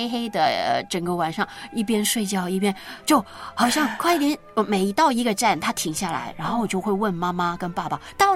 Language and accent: Chinese; Hong Kong; 这些对于我这一位在香港土生土长的孩子来说，完全是新鲜感十足。